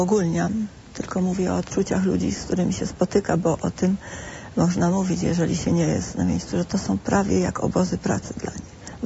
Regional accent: Dębica, Subcarpathian Voivodeship, Poland; Do województwa podkarpackiego, tak powiem ogólnie

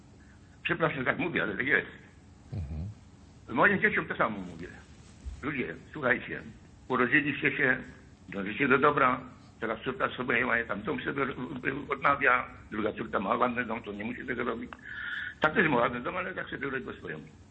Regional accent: Piotrków Trybunalski, Łódź Voivodeship, Poland; Bo ja jestem z Piotrkowa Trybunalskiego.

